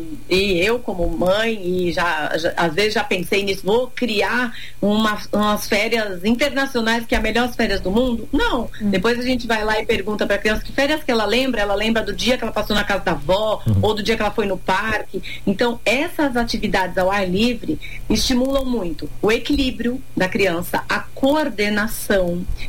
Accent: Brazil; A gente aqui, como brasileiro, a gente tem muito medo de inverno, né?

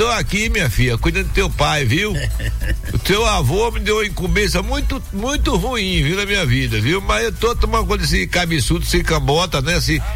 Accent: Rio de Janeiro, Brazil; Lá na minha terra, lá em, que sou carioca.

